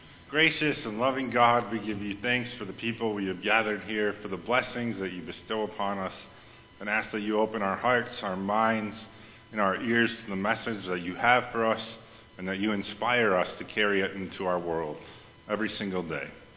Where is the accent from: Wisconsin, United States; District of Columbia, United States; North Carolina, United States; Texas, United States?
Wisconsin, United States; I don't know about y'all, but I came from Wisconsin, and we can hold our own, but we can't hold that much.